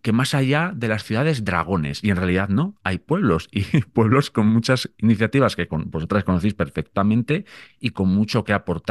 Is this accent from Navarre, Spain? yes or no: no; León, Castile and León, Spain; also born or lived in Boñar; Yo soy bueno, soy de León, pero pasé mucha infancia, muchos momentos muy importantes de la vida, de una y de uno, en mi pueblo, en Boñar, en León.